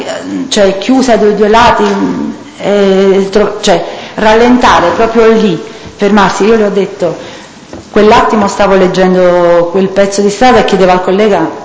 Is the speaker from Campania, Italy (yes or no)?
yes; Naples, Campania, Italy; essendo napoletana